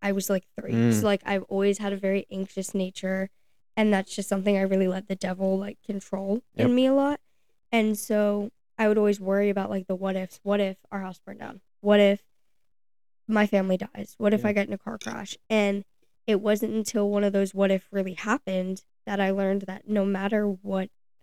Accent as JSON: {"language": "English", "country": "Ireland", "said": "Yeah, I'm very Irish."}